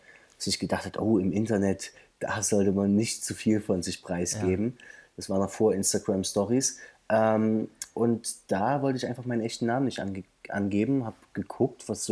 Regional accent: Chemnitz, Saxony, Germany; born there; Genau, gebürtiger Karl-Marx-Städter sogar.

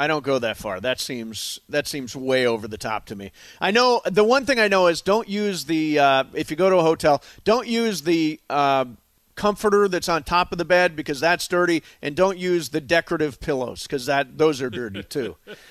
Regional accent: Ohio, United States; now in California, United States; When I was growing up in Ohio, the idea of yoga was completely foreign.

